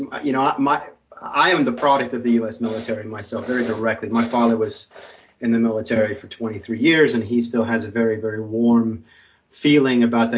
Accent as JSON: {"language": "English", "town": "San Antonio", "region": "Texas", "country": "United States", "tie": "born or raised there", "said": "we grew up in Texas, and specifically in San Antonio, Texas"}